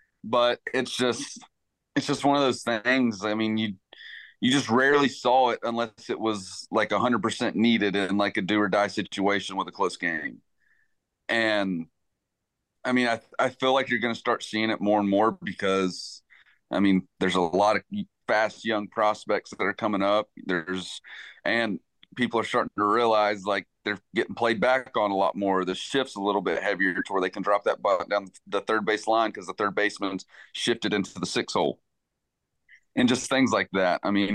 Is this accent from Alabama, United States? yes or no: yes; Alabama, United States; I'm from Alabama.